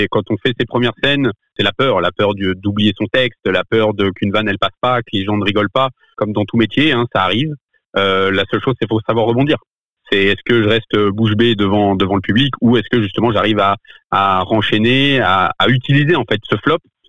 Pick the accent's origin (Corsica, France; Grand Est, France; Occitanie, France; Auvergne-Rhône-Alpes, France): Auvergne-Rhône-Alpes, France; Annecy; moi je suis d'Annecy, j'ai 31 ans cette année.